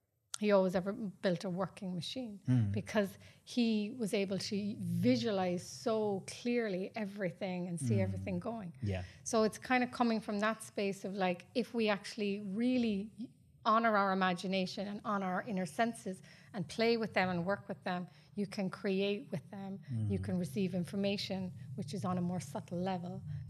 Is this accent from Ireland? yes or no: yes; Ireland; I'm Irish, I love it.